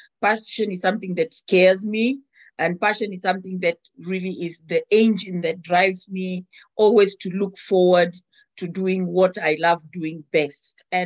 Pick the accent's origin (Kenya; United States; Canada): Kenya; I see somebody cooking Kenyan foods and I'm a Kenyan